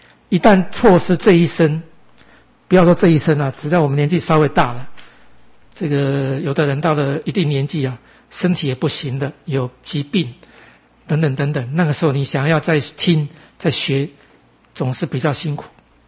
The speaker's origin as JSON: {"language": "Chinese", "region": "Keelung", "country": "Taiwan", "tie": "born or raised there", "said": "因为我以前我们在基隆出生长大"}